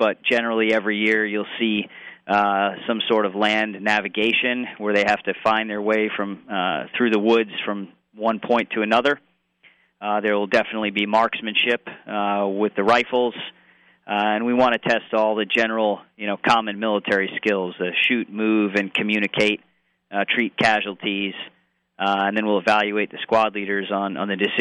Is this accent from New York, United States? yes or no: yes; Queens, New York, United States; I'm originally from Queens.